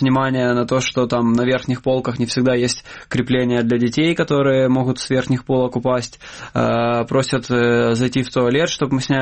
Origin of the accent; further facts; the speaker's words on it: Donetsk, Donetsk Oblast, Ukraine; moved away; я не был в Донецке уже 5 лет, но этот поезд для меня это как частичка, которая меня связывает с Донецком, с моим родным городом и с моими близкими, которые остались там жить